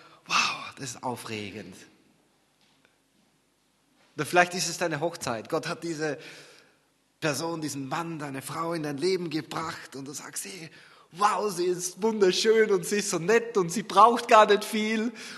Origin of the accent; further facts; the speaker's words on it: Austria; now in Germany; Ich hatte nie im Leben daran gedacht, nach Deutschland zu gehen. Ich bin Österreicher, okay.